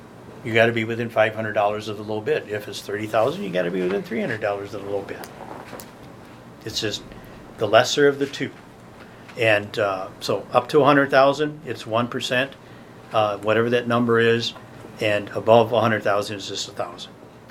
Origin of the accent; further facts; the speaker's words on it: Springfield, United States; In my hometown of Springfield, Wagner Bus Service ran for 35 years.